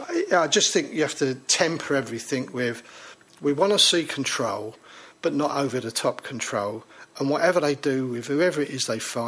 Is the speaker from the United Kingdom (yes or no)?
yes; London, United Kingdom; I come from East London. I lived in East London.